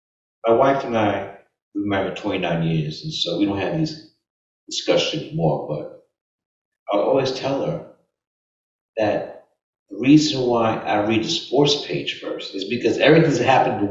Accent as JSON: {"language": "English", "town": "New York City", "region": "New York", "country": "United States", "tie": "born or raised there", "said": "Growing up in New York City, here's my guys."}